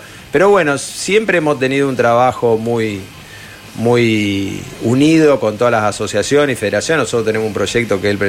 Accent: Rosario, Santa Fe, Argentina; porque aparte nosotros como rosarinos también

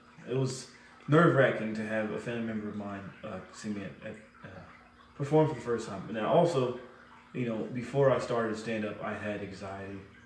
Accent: Palm Bay, Florida, United States; I'm from Palm Bay. I represent Palm Bay, Florida.

